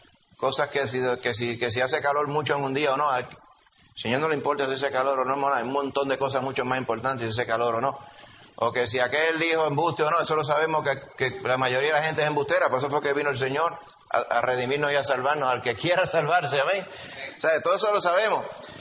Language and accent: Spanish; Puerto Rico